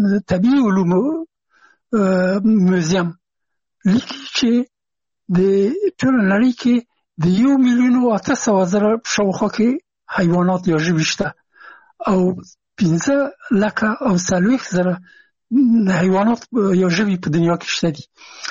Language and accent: Pashto; Afghanistan